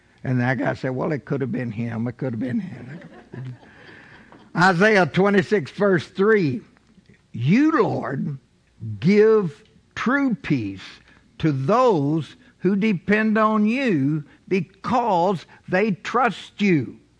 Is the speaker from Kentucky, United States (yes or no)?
yes; Buffalo, Kentucky, United States; It's easier for me because I grew up in Buffalo, Kentucky, on Buffalo Hill.